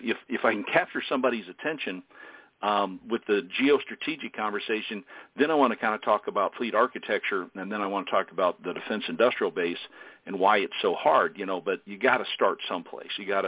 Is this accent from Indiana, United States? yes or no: yes; Angola, Indiana, United States; I grew up near Angola, Indiana.